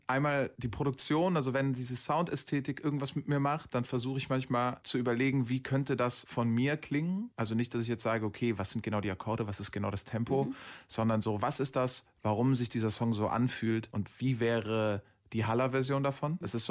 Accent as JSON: {"language": "German", "town": "Aachen", "region": "North Rhine-Westphalia", "country": "Germany", "said": "Als ich so 18 war, habe ich Pizza ausgefahren in Aachen, wo ich herkomme."}